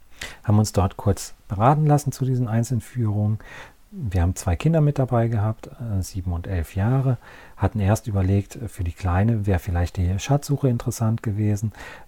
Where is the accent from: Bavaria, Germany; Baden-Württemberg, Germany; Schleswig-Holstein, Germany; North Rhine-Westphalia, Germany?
North Rhine-Westphalia, Germany; born or raised there